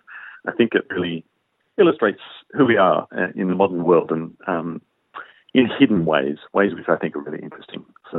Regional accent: Australia; it's really clear to me that I am Australian and not Italian.

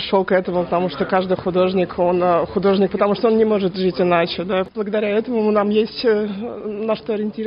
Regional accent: Moscow, Russia; also born or lived in Sydney; now in Melbourne, Australia; я недавно переехала в Мельбурн, я сама из Москвы, жила в Сиднее перед этим

